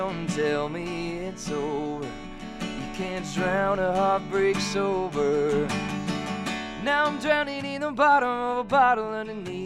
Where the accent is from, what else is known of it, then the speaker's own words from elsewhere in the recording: Sarnia, Ontario, Canada; I'm originally from Sarnia, Ontario.